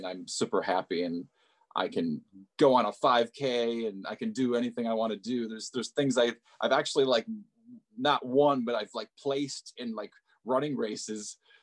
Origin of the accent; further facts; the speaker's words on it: Michigan, United States; I grew up in Michigan and went to school in Pittsburgh, which isn't very far.